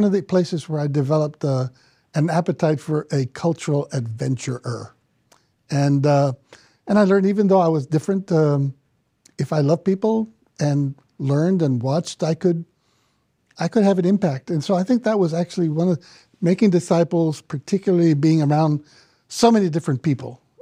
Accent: Laredo, Texas, United States; So I was raised in Laredo to a very large Hispanic family, very large.

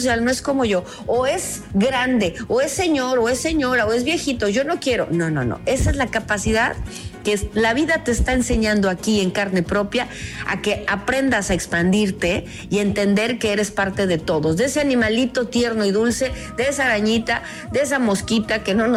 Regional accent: Mexico; nosotros también como mexicanos

